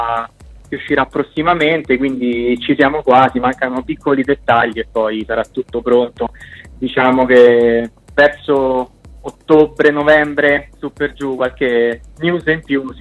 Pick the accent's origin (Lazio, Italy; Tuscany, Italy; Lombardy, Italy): Lazio, Italy; Rome; nasce perché volevo fare un brano che celebrasse Roma, che naturalmente è la mia città natale